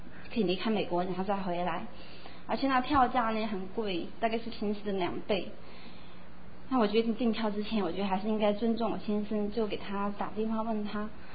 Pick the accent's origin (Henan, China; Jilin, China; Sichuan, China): Sichuan, China; 突然听到我妈妈用那个家乡话，用那个四川话叫我的声音